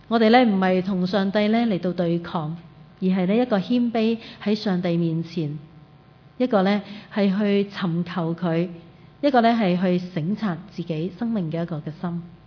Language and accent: Chinese; Hong Kong; 可能我们都是香港的人，我们都很少去经历很肚饿的这个境况